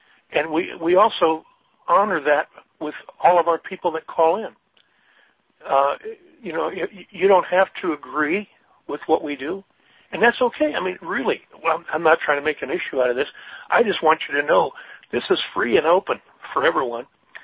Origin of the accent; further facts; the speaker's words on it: Minnesota, United States; And I think my home state, Minnesota, the other day was 20 below, 27 below zero.